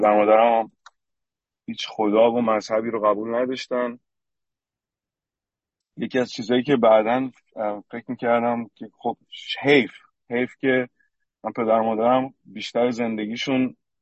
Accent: Iran; من با کلی دوگانگی توی ایران بزرگ شدم

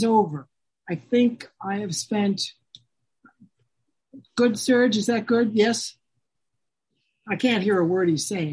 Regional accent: United States; Okay, I am an American. America is a drinking and impulsive culture.

